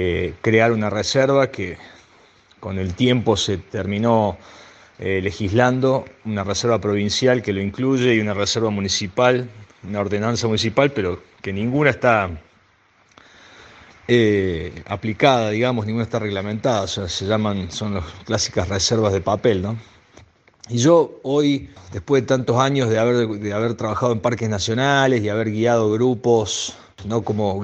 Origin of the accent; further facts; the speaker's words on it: Cosquín, Córdoba, Argentina; yo soy nacido y criado en Cosquín. Bueno, con una relación muy cercana al río, a 2 cuadras viví hasta después de los 20 años en Cosquín, hasta los 22